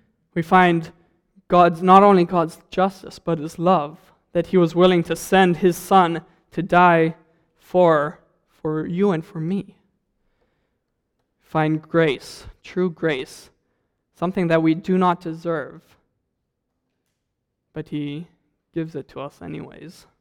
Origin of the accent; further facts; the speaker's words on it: Zambia; growing up in Zambia, you're kind of oblivious to a lot of things going on. And going back to Zambia